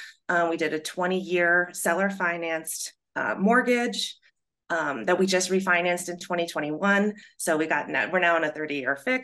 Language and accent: English; New Hampshire, United States; now in Brattleboro, United States; So born and bred New Englander, I grew up in New Hampshire. I moved to Brattleboro about 13 years ago.